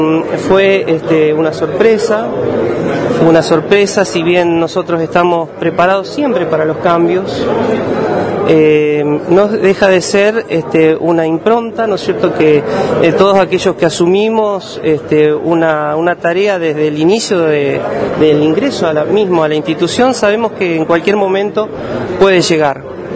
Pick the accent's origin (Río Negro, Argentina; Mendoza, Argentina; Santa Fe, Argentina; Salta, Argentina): Santa Fe, Argentina; Yo soy de Santa Fe, vivo en Santa Fe, amo mi Santa Fe.